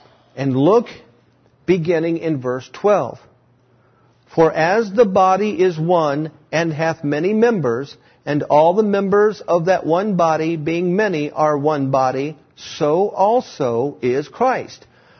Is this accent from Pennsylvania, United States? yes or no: no; Cincinnati, Ohio, United States; born there; My parents were from Kentucky, all right? I was almost from Kentucky. I was born in Cincinnati, so don't you cast any stones at me.